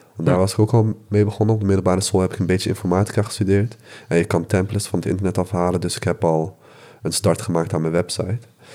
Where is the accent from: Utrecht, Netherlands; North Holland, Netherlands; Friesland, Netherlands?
Utrecht, Netherlands; Maarssen; ik ben zelf geboren en getogen in Maarsen. Dus in eerste instantie was het de bedoeling dat ik daar te werk zou gaan. Maar inmiddels ben ik verhuisd naar Leidse Rijn, Utrecht.